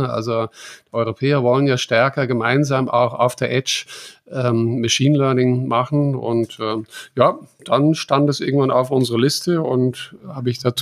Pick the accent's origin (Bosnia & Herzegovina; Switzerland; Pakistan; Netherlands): Netherlands; German is a second language; wo ich als Holländer dann diesen unserem föderalen politischen Regierungssystem quasi gegenüber, das ist für mich neu